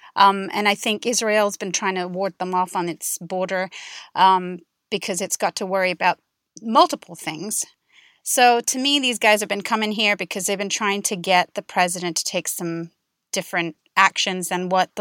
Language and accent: English; India; And one unique aspect of my life was I grew up as an Indian. So my cultural outlook was always like I was surrounded by Arabs, but at the same time, I wasn't part of the Arab society.